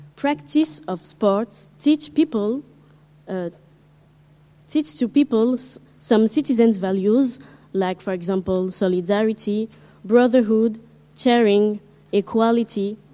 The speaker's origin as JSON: {"language": "French", "country": "Comoros", "said": "Je viens des Comores."}